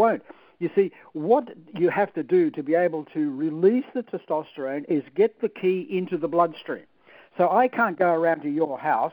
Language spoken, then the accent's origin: English; Australia; I'm the Dr. Oz from Australia. I'm an Australian.